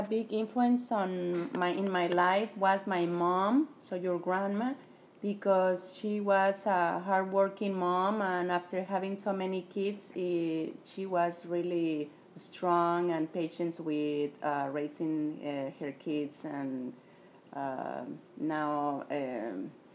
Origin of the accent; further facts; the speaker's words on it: Saltillo, Coahuila, Mexico; English is a second language; Yes, I went to a university in my hometown, Saltillo.